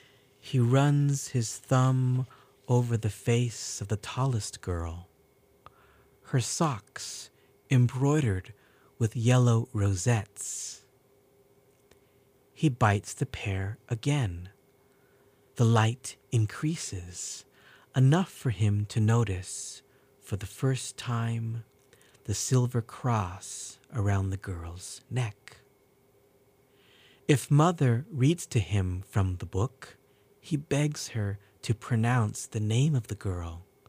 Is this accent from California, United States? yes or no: yes; San Francisco, California, United States; also born or lived in Madrid, Spain; I grew up in San Francisco and lived in Madrid, Spain for the better part of 10 years